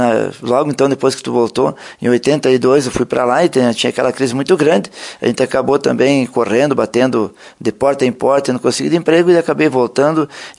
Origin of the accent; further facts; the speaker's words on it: Barracão, Brazil; born there; Isso, Barracão, nasci na Sobradinha, né? Lá na Costa do Pelota, né?